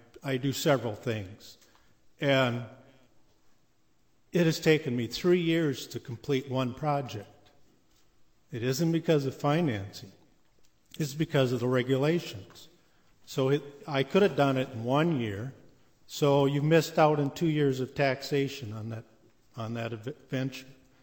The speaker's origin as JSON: {"language": "English", "town": "Rochester", "region": "Minnesota", "country": "United States", "said": "I'm from Rochester, Minnesota."}